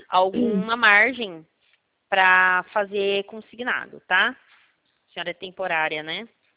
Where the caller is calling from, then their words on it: Sumaré, São Paulo, Brazil; Eu falo da cidade de Sumaré, tá?